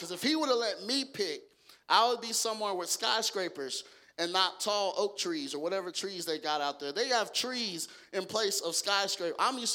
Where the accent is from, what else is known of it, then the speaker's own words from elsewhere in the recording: Garland, Texas, United States; I'm from Garland, Texas, a little suburb outside of Dallas, Texas.